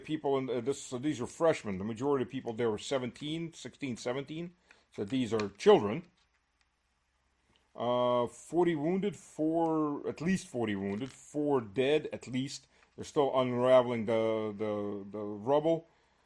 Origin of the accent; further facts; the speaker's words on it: Luhansk Oblast, Ukraine; I'm from Lugansk, so this is not Lugansk city itself, but this is in the Lugansk province.